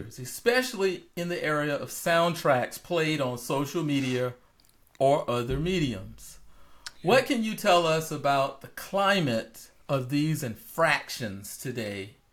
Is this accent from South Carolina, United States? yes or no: yes; South Carolina, United States; now in Georgia, United States; So since I happen to live in Georgia, now I'm from South Carolina, but hey, you know.